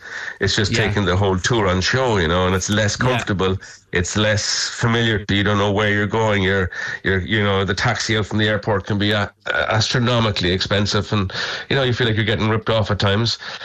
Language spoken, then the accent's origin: English; Ireland; And as Irish novices of the sun, we do worship it a little bit because we don't see it too often.